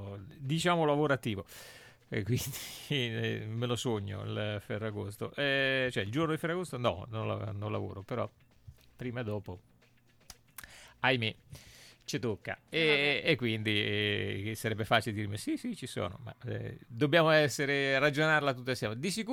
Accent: Ancona, Marche, Italy; e per me insomma da anconetano e da tifoso è sempre una delusione

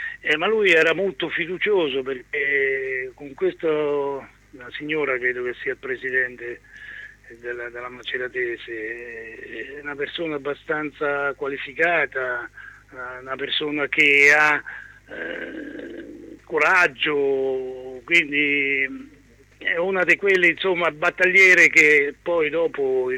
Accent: Grottammare, Marche, Italy; sono partito da Grottammare quando ero giovanissimo

